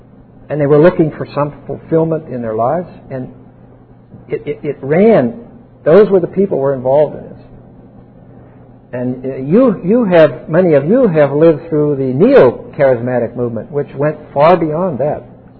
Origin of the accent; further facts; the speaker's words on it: East Pittsburgh, Pennsylvania, United States; Pittsburgh was a steel town when I grew up. I grew up in the Depression, and it was a blue-collar place. I lived in a little town called East Pittsburgh, and the town borough was only 5,000.